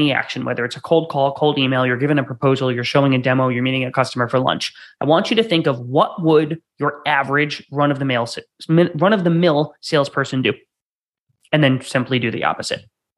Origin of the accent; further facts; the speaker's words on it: Rochester, New York, United States; people from Rochester, my hometown